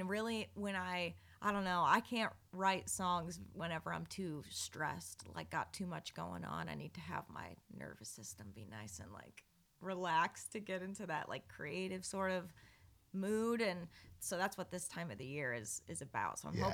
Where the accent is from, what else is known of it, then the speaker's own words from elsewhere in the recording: Illinois, United States; growing up in Illinois, I was doing dive bars and stuff just like she was.